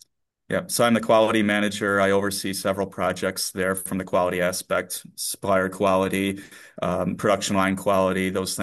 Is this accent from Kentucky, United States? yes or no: no; Beaver Dams, New York, United States; No, yeah, I'm from Beaver Dams, but no, I have a jiu-jitsu school in Corning that I attend, Bear Hug Jiu-Jitsu on Denison.